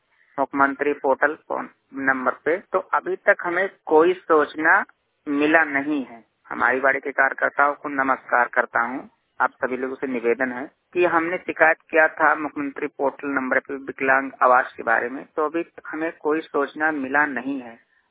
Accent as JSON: {"language": "Hindi", "town": "Basti", "region": "Uttar Pradesh", "country": "India", "tie": "born or raised there", "said": "मैं जिला बस्ती का रहने वाला हूँ उत्तर प्रदेश"}